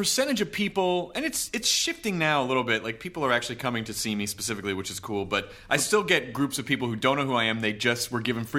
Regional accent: Los Angeles, California, United States; And then, so I'm American and I'm from L.A.

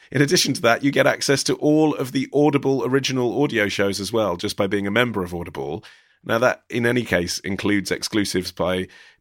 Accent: United States; I can't because I'm American.

